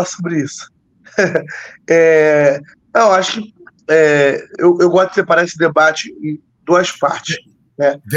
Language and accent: Portuguese; Rio de Janeiro, Brazil; now in Salvador, Brazil; eu estou falando de Salvador hoje, eu sou do Rio, mas estou aqui em Salvador